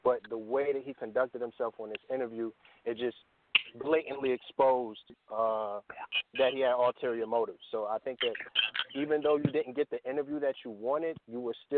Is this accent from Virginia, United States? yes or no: yes; Virginia, United States; I'm from Virginia.